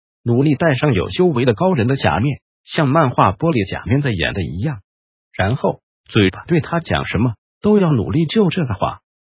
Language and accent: Chinese; Taiwan; 就是我们台湾人说的